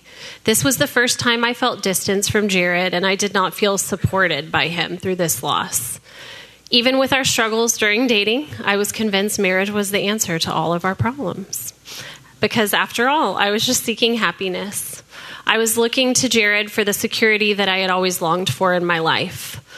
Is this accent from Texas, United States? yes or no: yes; Dallas, Texas, United States; I was born and raised here in Dallas.